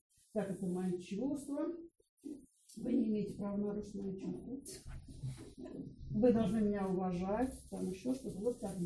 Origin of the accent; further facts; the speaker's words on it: Saint Petersburg, Russia; Он двух моих питерских убрал, я одна из Питера.